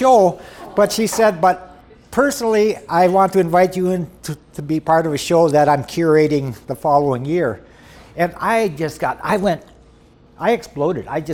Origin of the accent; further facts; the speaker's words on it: Minneapolis, Minnesota, United States; And, you know, growing up in South Minneapolis, we didn't see a lot of those things.